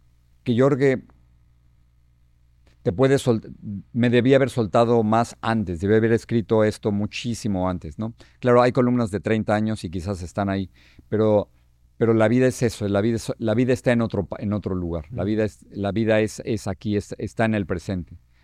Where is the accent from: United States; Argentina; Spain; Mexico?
Mexico; State of Mexico; sino en la casa donde crecí en México, que es en la calle Piedras Negras, número 10, en Bosques de Echegaray. Esa es mi casa, donde crecí con mis hermanos.